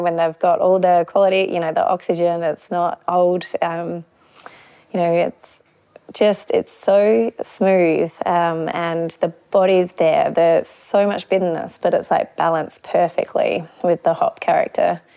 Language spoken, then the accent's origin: English; Australia; being an Australian, like, you know, you have to make a good lager.